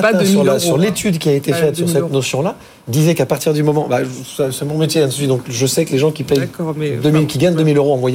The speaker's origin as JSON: {"language": "French", "country": "France", "said": "On est français, on a ce réflexe de français."}